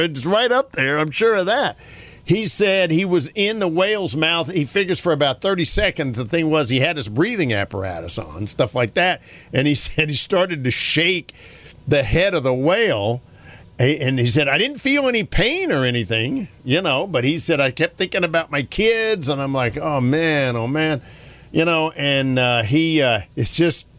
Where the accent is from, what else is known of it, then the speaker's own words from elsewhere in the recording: High Point, North Carolina, United States; North Carolina State has a kid from near my hometown in High Point, Chris Velleman.